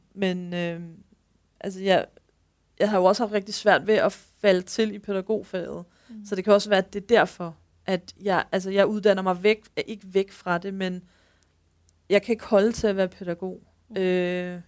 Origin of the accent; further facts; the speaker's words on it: Capital Region of Denmark, Denmark; nu er jeg jo fra Nordsjælland, så der trods alt lidt færre mennesker, man passerer.